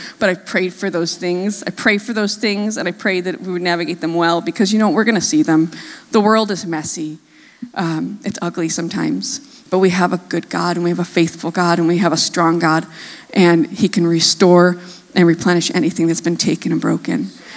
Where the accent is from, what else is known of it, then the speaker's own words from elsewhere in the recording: New York, United States; moved away as an adult; I grew up on the East Coast. I'm from upstate New York, about 5 hours from the city. That's why I don't have a weird accent. And I've been here since 2001.